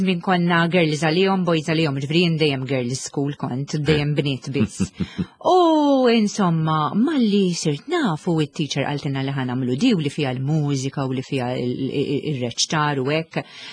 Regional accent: Ħamrun, Southern Harbour, Malta; kont immur l-iskola primarja tal-Ħamrun, għax jiena mill-Ħamrun.

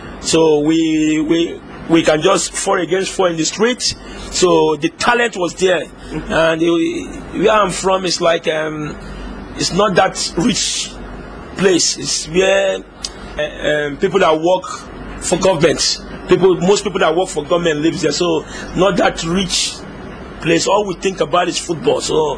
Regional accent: Ajegunle, Lagos, Nigeria; I was born in Lagos. It's a city, but I grew up in Ajegunle. It's a very famous city in Lagos.

